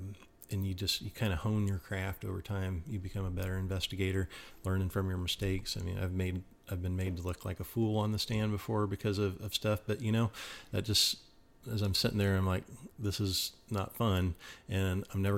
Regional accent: Midwest, United States; Especially for a Midwest kid, I would have been a fish out of water.

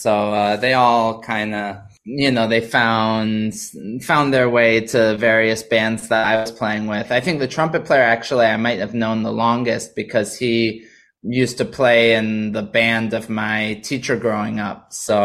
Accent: New York, United States; I'm born and raised in New York.

